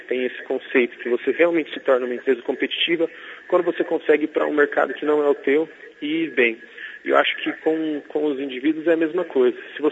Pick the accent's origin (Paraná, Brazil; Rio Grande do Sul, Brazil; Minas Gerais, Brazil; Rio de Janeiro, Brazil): Paraná, Brazil; principalmente para nós que somos do interior do Paraná